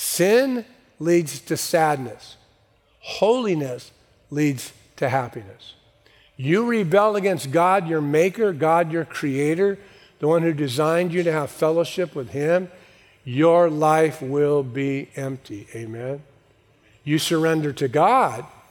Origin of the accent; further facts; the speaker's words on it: San Bernardino, California, United States; I grew up in San Bernardino. Ever been to San Bernardino? All I wanted to do was get out of San Bernardino.